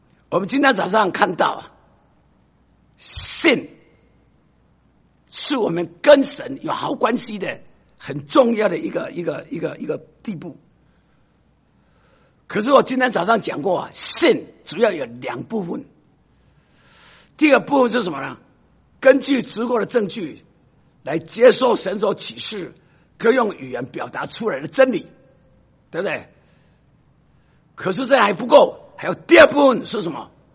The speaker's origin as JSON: {"language": "Chinese", "country": "Taiwan", "accent": "Taiwanese Mandarin", "said": "我说台湾国语你不一定听懂了"}